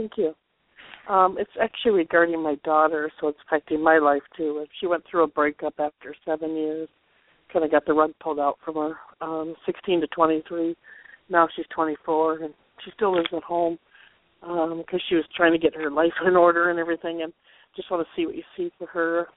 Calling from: Minneapolis, Minnesota, United States; from Minneapolis, Minnesota.

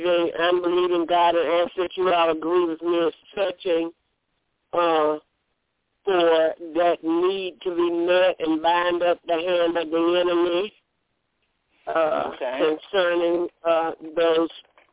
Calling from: Alabama, United States; from Alabama, Apostle.

